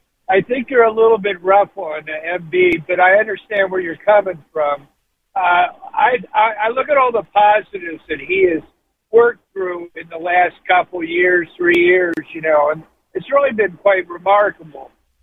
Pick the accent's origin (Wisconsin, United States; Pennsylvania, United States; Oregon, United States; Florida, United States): Pennsylvania, United States; Philadelphia; I'm from Philadelphia, but I've always been a Pac-12 enthusiast